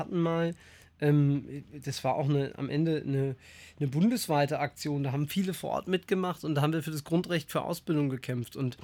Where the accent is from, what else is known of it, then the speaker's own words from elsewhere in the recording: Rossdorf, Hesse, Germany; Also ich bin ja nach dem Tod meiner Mutter bei meinen Großeltern aufgewachsen in Rossdorf und mein Opa war Maschinenschlosser bei der Bahn.